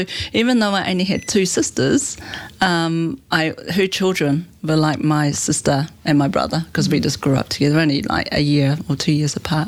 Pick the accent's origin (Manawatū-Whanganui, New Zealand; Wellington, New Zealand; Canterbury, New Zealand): Canterbury, New Zealand; Christchurch; I was born in Christchurch, a wee while ago, brought up down in Christchurch, but I'm from Te Whanau Apanui, Ngāti Porou and Kaitahu as well. So I feel very well connected to Kaitahu